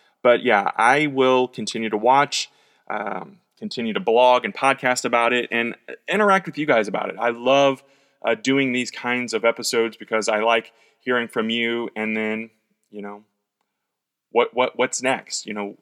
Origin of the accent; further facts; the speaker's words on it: St. Louis, Missouri, United States; I grew up in St. Louis. So we had the NWA was on.